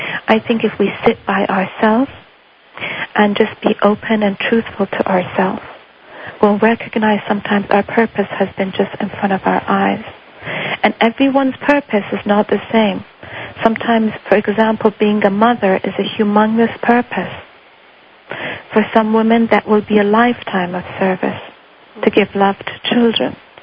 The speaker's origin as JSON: {"language": "English", "country": "Iran", "tie": "born or raised there", "said": "when I was born and raised in Iran, I think really very early in my life"}